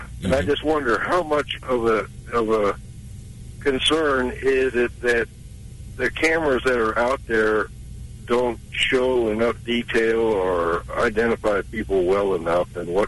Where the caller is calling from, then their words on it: Kansas City, Missouri, United States; I'm calling from South Kansas City.